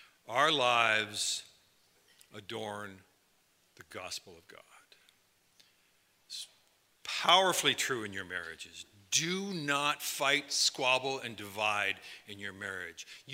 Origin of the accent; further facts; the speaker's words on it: United States; realizing that I'm an American in a foreign country